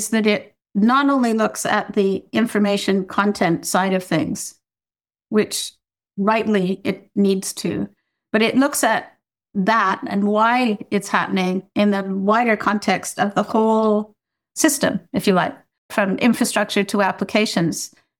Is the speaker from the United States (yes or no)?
no; Canada; I'm a Canadian